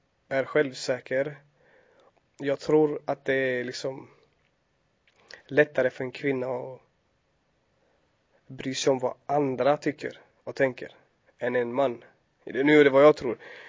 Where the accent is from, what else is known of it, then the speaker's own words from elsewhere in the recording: Somalia; Jag är från Somalia från första början, fast vi har liksom, om man säger, vandrat ut därifrån. Min släkt har vandrat ner till Kenya och bosatt sig där. Så nu har Kenya blivit typ som ja, hemlandet.